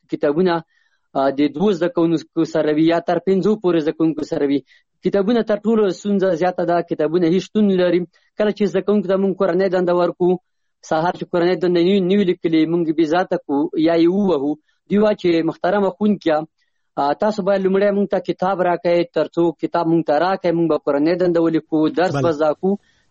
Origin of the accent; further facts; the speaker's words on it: Chamkani, Paktia, Afghanistan; زه د پکتیا ولایت څمکنی ولسوالی یم